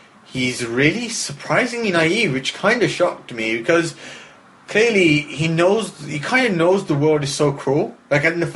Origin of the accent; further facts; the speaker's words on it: United Kingdom; We're British people, we say shagging.